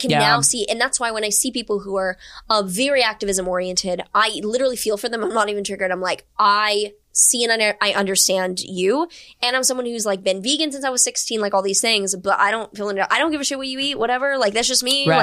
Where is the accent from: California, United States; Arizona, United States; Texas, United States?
Texas, United States; Houston; born or raised there